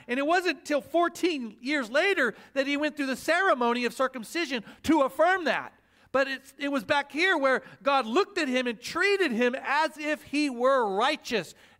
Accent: Oklahoma, United States; accent: Oklahoma; There's my Oklahoma accent

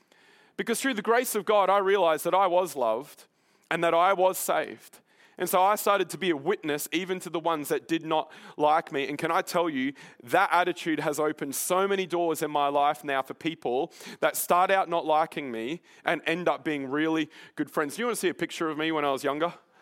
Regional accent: Brisbane, Queensland, Australia; You know, my family, we grew up in Brisbane.

